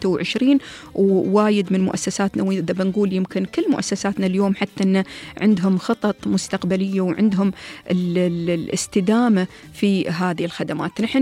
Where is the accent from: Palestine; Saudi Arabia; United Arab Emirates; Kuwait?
United Arab Emirates; يعني من رمستنا ومن لهجتنا الإماراتية